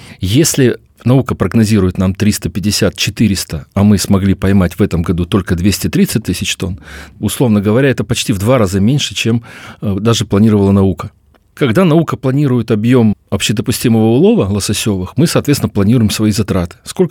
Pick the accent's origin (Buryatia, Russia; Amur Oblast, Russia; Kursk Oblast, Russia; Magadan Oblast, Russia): Magadan Oblast, Russia; Magadan; also born or lived in Primorsky Krai; Я вырос в Магадане, детство прошло потом в Приморском крае, школьные годы, вуз.